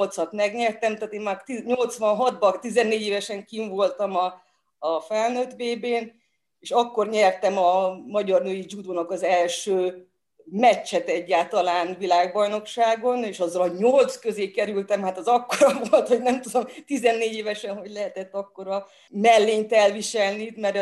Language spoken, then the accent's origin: Hungarian; Sellye, Baranya, Hungary; akkor Pécs mellett a szüleimet kihelyezték dolgozni, egy, most már Selje, most már város, akkor még község volt